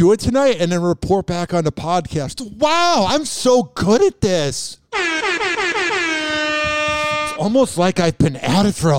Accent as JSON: {"language": "English", "town": "Chicago", "region": "Illinois", "country": "United States", "said": "I'm from Chicago. It's really cold up there."}